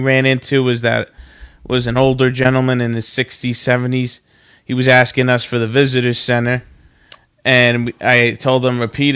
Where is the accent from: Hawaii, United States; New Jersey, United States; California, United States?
New Jersey, United States; No, I'm not from Boston. I'm from New Jersey.